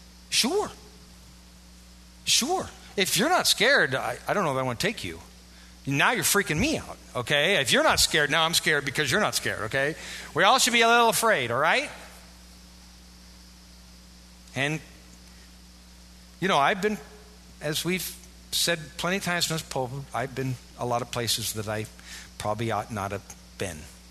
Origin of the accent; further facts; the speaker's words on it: United States; I'm specially anointed because I'm white and from America.